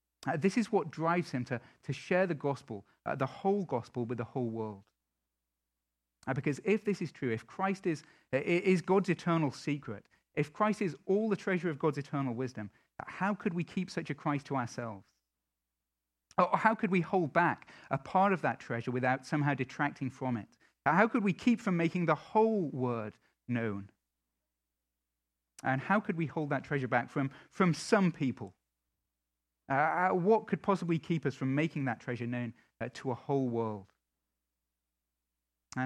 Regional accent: England, United Kingdom; I'm an Englishman.

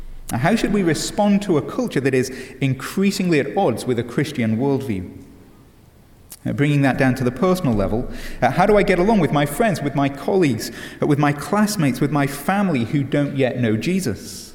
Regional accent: England, United Kingdom; accent: British; now in United States; As an Englishman, I could emphasize my British accent.

